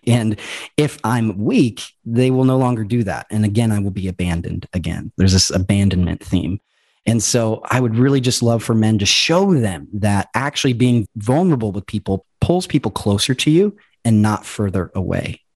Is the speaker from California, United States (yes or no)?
no; Nebraska, United States; Well, I'm from Nebraska, first and foremost. So I think with that background, I grew up around a lot of people who didn't necessarily know how to express themselves.